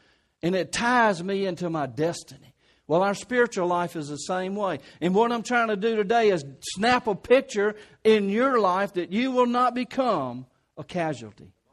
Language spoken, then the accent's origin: English; Kentwood, United States; Y'all understand I'm from Kentwood.